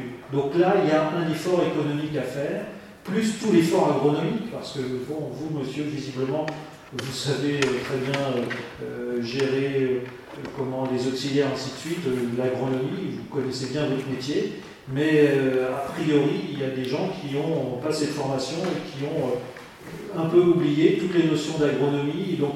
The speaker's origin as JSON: {"language": "French", "region": "Brittany", "country": "France", "said": "je suis breton aussi comme tout le monde"}